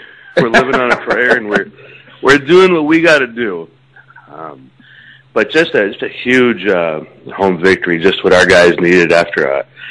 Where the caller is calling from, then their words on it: Bloomington, Illinois, United States; calling from Bloomington.